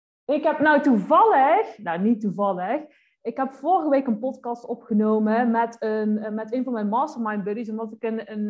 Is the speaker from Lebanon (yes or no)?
no; North Brabant, Netherlands; accent: Brabant; dat mijn Brabants accent te veel aanstaat.